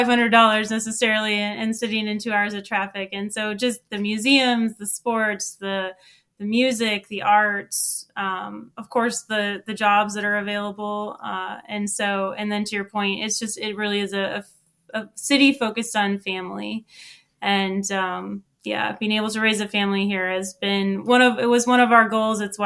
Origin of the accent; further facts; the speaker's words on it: St. Louis, Missouri, United States; I am. I grew up in St. Louis. My parents actually are transplants. So my dad's from Michigan. My mom is from New Jersey. They came to St. Louis for residency and had children.